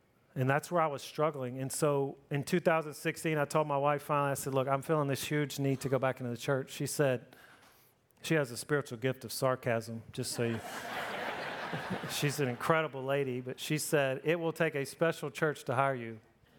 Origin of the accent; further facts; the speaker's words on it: Mississippi, United States; now in Tampa, United States; I'm from Mississippi, man. We moved here from 10,000 people, and we were driving to Tampa Airport.